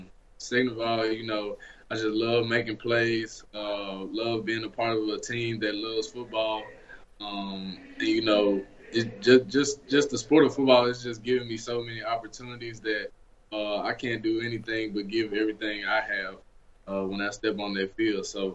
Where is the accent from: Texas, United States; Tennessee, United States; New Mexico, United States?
Tennessee, United States; Memphis; You know, I come from Memphis where, you know, not a lot of us make it out.